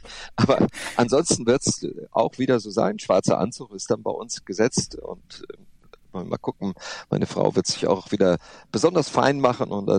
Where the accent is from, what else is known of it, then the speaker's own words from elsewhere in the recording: Hamm, North Rhine-Westphalia, Germany; ich bin auch sehr heimatverbunden. Also ich habe mich hier auch in meiner Region, ich komme aus Hamm in Westfalen, aus dem Ortsteil Bockum-Höfel.